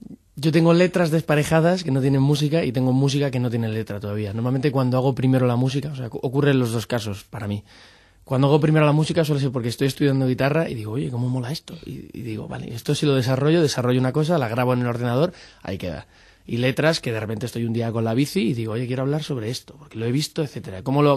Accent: Madrid, Community of Madrid, Spain; also born or lived in Netherlands; Soy muy madrileño cuando me voy fuera y cuando vengo aquí soy muy holandés, entonces hay esa mezcla.

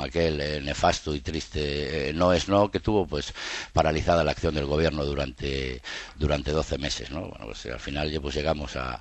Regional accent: Galicia, Spain; yo que soy gallego

